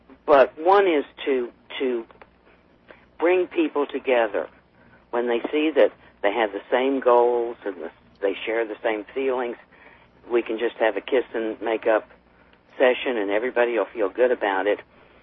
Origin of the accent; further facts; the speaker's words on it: Texas, United States; maybe I'm from Texas, I know about rifles